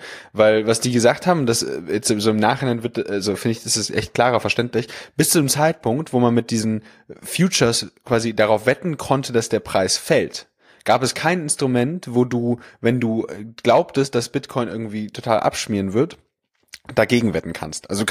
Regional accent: Germany; Und der Name hat mich als Deutscher irgendwie so ein bisschen abgeschreckt.

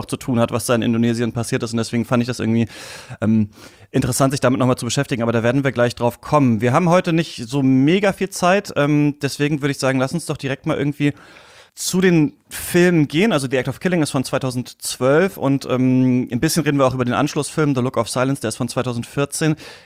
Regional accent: Germany; born there; Ich bin ja in der DDR zum Beispiel geboren.

